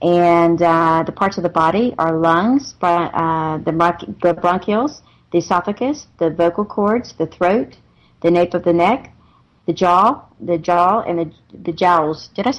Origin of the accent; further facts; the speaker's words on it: North Carolina, United States; And it's light blue. That's Carolina blue. I'm from North Carolina.